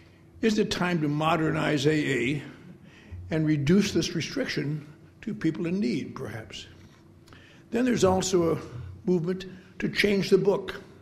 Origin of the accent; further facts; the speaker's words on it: Eau Claire, Wisconsin, United States; born there; When I was born in Eau Claire, there still was no answer for people like us.